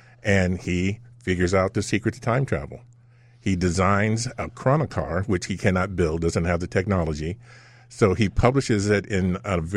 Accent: Chicago, Illinois, United States; And that it should take place in my hometown, Chicago.

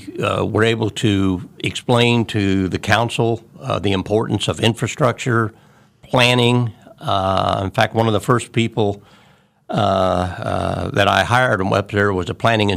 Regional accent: Wichita, Kansas, United States; Had a great time growing up in Wichita, and love to see what's happened to our community.

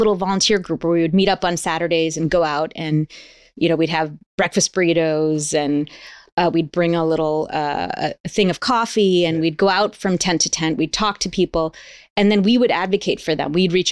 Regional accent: Massachusetts, United States; also born or lived in Louisiana; I grew up on the East Coast, outside of Boston.

